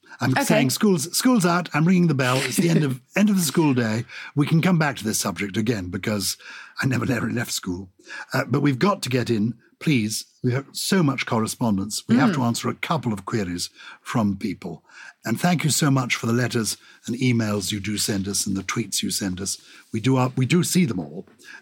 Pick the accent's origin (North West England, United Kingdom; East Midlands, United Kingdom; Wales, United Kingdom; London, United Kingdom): Wales, United Kingdom; A word I grew up with in North Wales was mither.